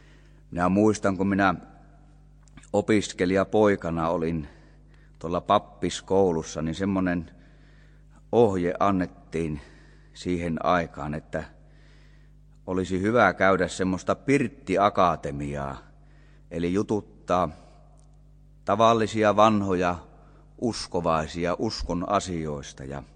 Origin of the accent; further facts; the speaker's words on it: North Ostrobothnia, Finland; minä lueskelin oman kotipaikkakuntani kristillisyyden historiaa ja siellä kerrottiin sellainen tapaus sodan ajalta, kun ei voitu paljon pitää seuroja, niin sitten oli tullut semmoinen mahdollisuus siellä Salon päässä, Oulun Salossa